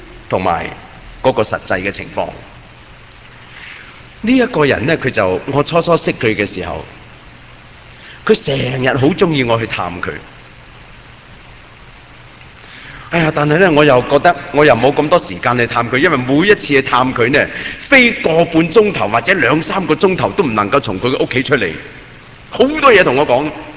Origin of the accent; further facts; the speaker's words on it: China; 我们中国人你说求什么呢？就求儿孙满堂嘛